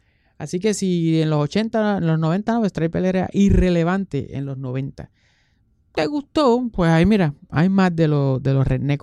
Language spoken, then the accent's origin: Spanish; Puerto Rico; soy puertorriqueño